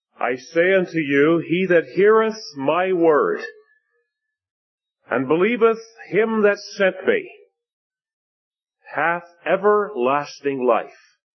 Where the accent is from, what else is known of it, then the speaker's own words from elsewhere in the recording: Leamington, Ontario, Canada; I was called to take a funeral in my hometown of Leamington, Ontario.